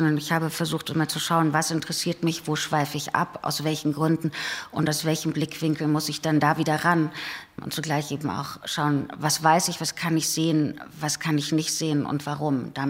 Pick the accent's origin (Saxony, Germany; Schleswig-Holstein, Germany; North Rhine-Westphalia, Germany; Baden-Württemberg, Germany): Saxony, Germany; Ich bin in der Hexenküche Sachsens groß geworden.